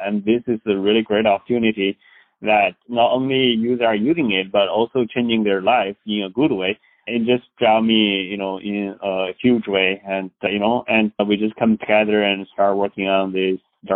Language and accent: English; Beijing, China; English is a second language; now in United States; I grew up in Beijing, China.